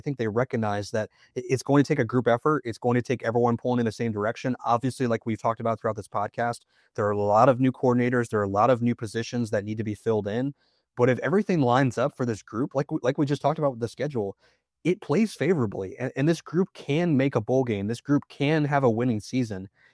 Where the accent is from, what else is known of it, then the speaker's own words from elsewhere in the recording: Illinois, United States; now in Ruston, United States; And I'm not originally from Louisiana. I'm actually from Illinois. And I went to college at Iowa State University.